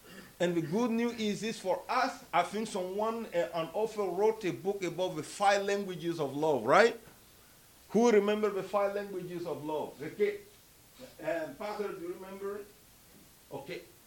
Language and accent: English; Timbuktu, Tombouctou Region, Mali; English is a second language; now in United States; growing up in Mali, we don't have roses. So, see, there's no roses there. So I'm sorry, Kenan, you're already America from Timbuktu where everything is dry.